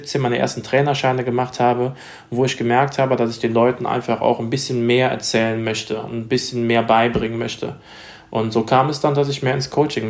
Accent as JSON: {"language": "German", "town": "Tetz", "region": "North Rhine-Westphalia", "country": "Germany", "said": "Linnich, das ist der Ort, wo ich herstamme, beziehungsweise aus einem kleinen Örtchen namens Tetz."}